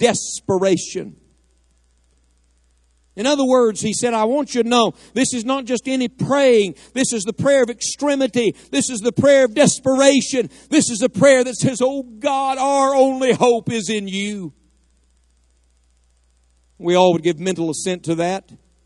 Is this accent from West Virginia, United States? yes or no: yes; West Virginia, United States; Reminds me a lot of my home state of West Virginia, mountainous country and just common people and good folks.